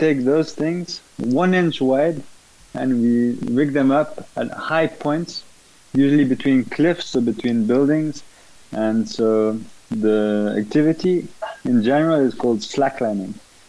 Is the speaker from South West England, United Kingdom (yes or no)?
yes; Bristol, South West England, United Kingdom; now in France; I'm from Bristol and I'm living in France.